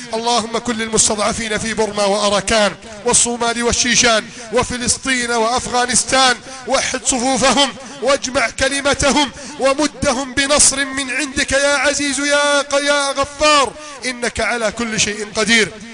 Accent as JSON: {"language": "Arabic", "country": "Egypt"}